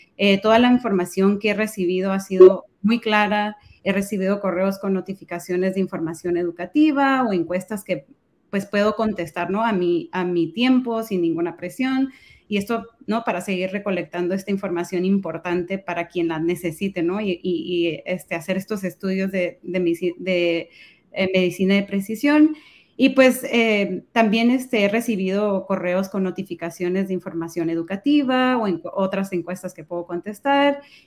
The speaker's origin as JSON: {"language": "Spanish", "country": "Mexico", "said": "soy mexicana y también me salieron mis ancestros indígenas muy elevados y pues, muy orgullosa, ¿no?, de las raíces."}